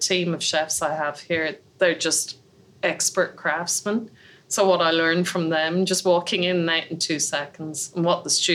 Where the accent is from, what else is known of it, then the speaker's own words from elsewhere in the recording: Ireland; probably like a roast stuffed chicken or something with nice roast potatoes being Irish.